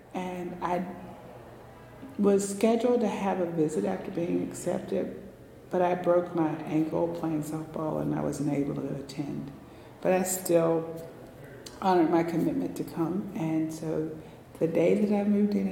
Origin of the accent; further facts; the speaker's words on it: Monroeville, Alabama, United States; now in Greenville, United States; I grew up in Monroeville, Alabama. I currently live in Greenville, Mississippi.